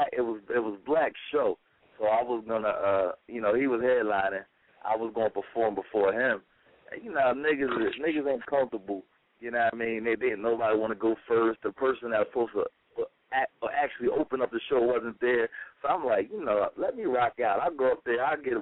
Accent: Norristown, Pennsylvania, United States; I'm actually from Norristown. I was born and raised in Norristown. My dad from South Philly, 23rd and Dickinson. My mom from Norristown, so that's where I'm from.

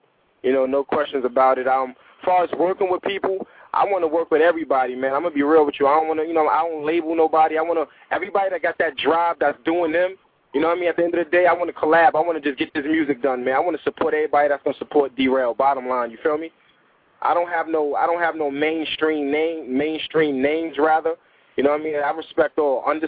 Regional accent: Harlem, New York, United States; Like I said, I'm from Harlem

